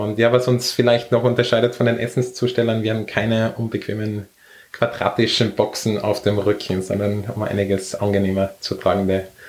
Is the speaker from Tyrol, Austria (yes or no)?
yes; Tyrol, Austria; Ich komme aus Tirol, da waren ein bisschen zu viel Berge fürs Rennradfahren.